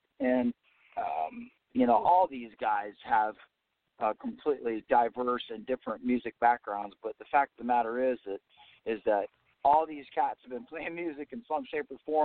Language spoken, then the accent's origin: English; Illinois, United States; moved away; I'm originally from Illinois, but I've been down here longer than I lived there. But I've still got a lot of family up in the Midwest.